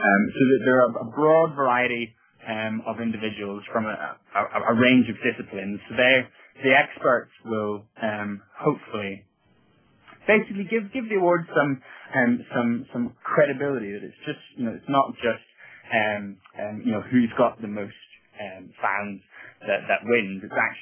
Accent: Ireland; now in England; I'm Irish, but I live in England at the moment.

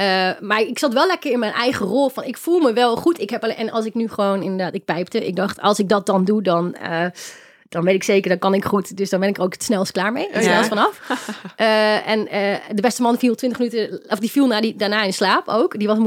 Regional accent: Gelderland, Netherlands; was ik een bekende Gelderlander. Ik kom ergens uit Gelderland vandaan.

